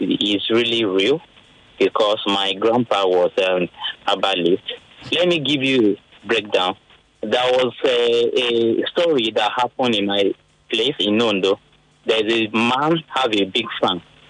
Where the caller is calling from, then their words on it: Ikoyi, Lagos, Nigeria; I'm calling from Ikoyi.